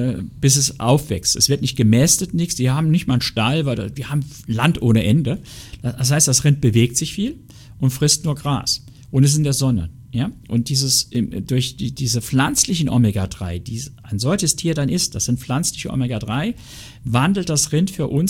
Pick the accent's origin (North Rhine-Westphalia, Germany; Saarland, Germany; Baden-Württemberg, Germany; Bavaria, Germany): Saarland, Germany; ich bin ein echter Saarländer